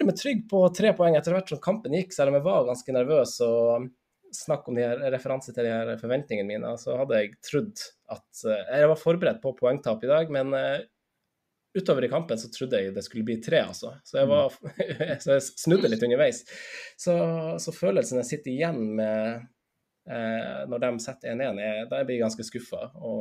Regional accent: Finnsnes, Troms, Norway; moved away; jeg husker jeg er fra Finnsnes, da jeg fortsatt bodde på Finnsnes

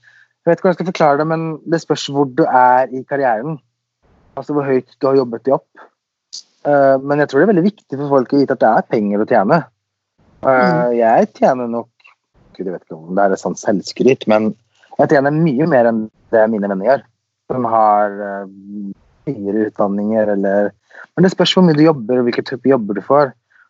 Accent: Sweden; Jeg er jo født og oppvokst i Sverige, så der har jeg bodd.

